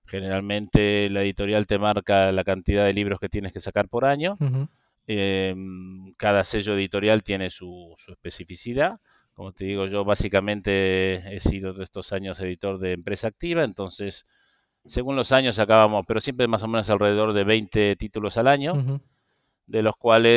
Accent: Argentina; moved away as an adult; yo llegué de Argentina en el año 2002.

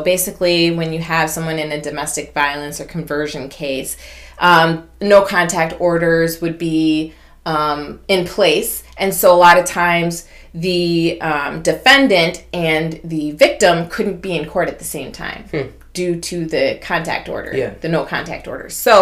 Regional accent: Jamaica; born there; I was born in Jamaica, okay?

